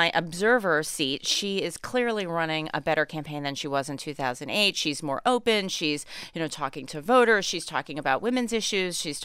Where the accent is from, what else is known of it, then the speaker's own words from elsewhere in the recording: New Jersey, United States; well, I'm from New Jersey. It sounds okay to me.